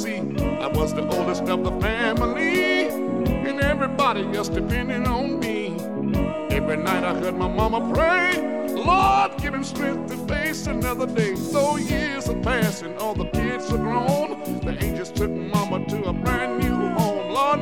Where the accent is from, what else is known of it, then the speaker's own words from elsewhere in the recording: Alabama, United States; I was born and raised in Alabama on a farm way back up in the woods.